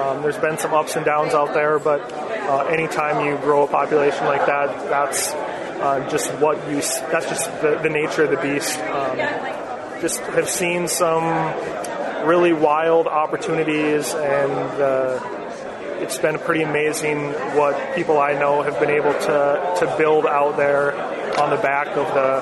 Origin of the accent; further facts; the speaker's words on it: North Dakota, United States; I grew up in Western North Dakota, worked for a private equity firm in Minneapolis for my first few years out of college